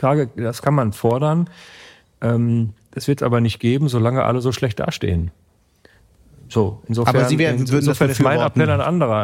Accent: North Rhine-Westphalia, Germany; das ist der Arbeitsamtbezirk Coesfeld-Borken, wo meine Heimat ist.

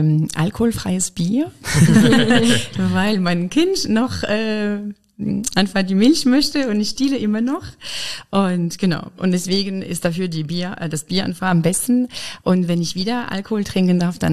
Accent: Lyon, Auvergne-Rhône-Alpes, France; German is a second language; moved away as an adult; now in Weimar, Germany; Ich komme aus Frankreich, aus Lyon. Genau, und ich bin nach Deutschland gekommen für mein Studium.

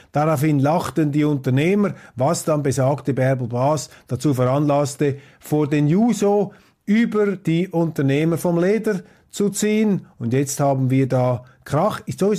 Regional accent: Switzerland; So lange gibt es jetzt die Demokratie dort auch noch nicht, wie bei uns in der Schweiz.

